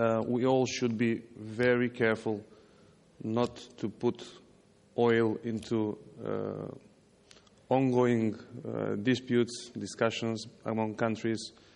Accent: North Macedonia; from Macedonia, talking in my own capacity.

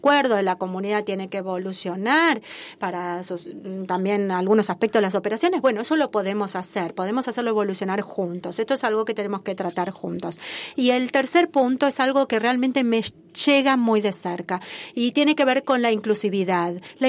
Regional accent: Beirut, Beirut Governorate, Lebanon; Yo crecí, me crié en Beirut, donde había 18 facciones que durante 15 años pelearon por estos rótulos.

